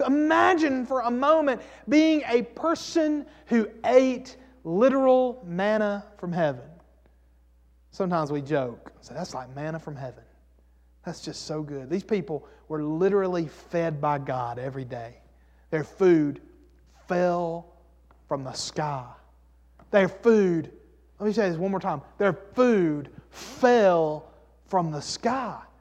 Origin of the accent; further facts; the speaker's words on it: Sand Mountain, Alabama, United States; can y'all tell I'm from Sand Mountain?